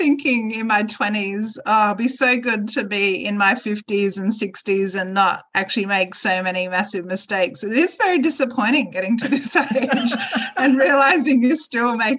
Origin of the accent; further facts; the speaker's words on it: Australia; I think partly that's being an Australian